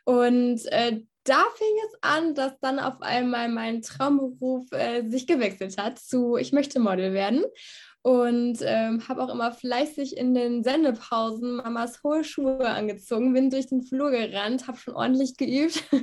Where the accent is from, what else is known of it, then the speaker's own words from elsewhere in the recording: Minden, North Rhine-Westphalia, Germany; born there; now in Hannover, Germany; Ich bin in Minden geboren und bin 23 Jahre alt. Dann bin ich vor ein paar Jahren nach Hannover gezogen, um dort Wirtschaftswissenschaften zu studieren